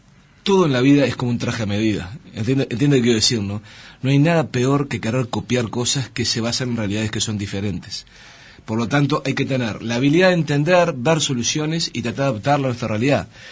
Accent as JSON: {"language": "Spanish", "region": "Montevideo", "country": "Uruguay", "tie": "born or raised there", "said": "yo soy montevideano hasta el tuétano, digo, nací allá en Punta Brava, cuando aquello era un barrio."}